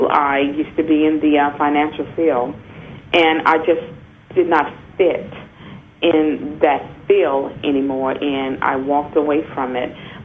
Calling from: Memphis, Tennessee, United States; I'm calling from Tennessee.

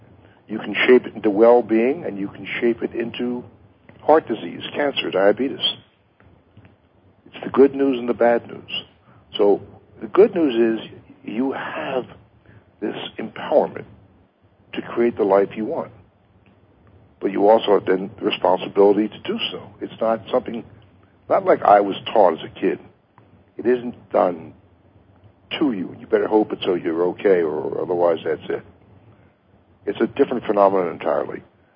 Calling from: Las Vegas, Nevada, United States; I'm in Las Vegas.

